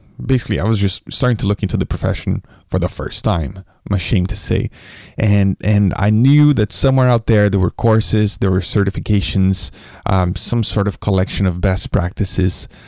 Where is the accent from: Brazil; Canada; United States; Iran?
Brazil; I grew up with an entrepreneurial father growing up in Brazil. That's where I'm from, in the 1980s.